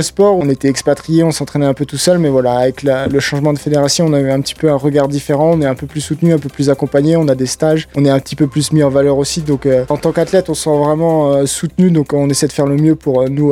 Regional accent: Saint-Malo, Brittany, France; Ouais, donc on est deux frères, on est issus de Saint-Malo

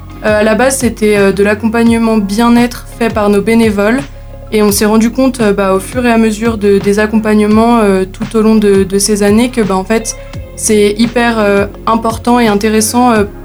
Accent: Annecy, Auvergne-Rhône-Alpes, France; À la base, on est d'Annecy, donc dans notre région

